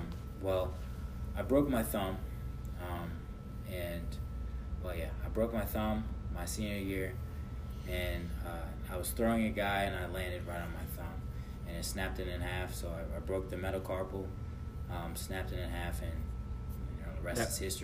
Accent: Bloomington, Illinois, United States; also born or lived in East St. Louis; Yeah. I'm from Bloomington Normal.

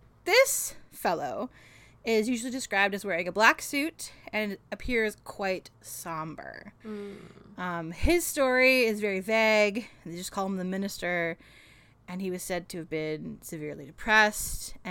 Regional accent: Australia; No, we're also Australian.

